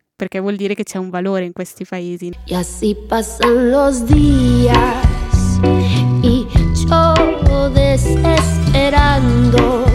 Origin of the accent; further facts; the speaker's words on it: Lecco, Lombardy, Italy; vengo da Lecco, sto facendo la tesi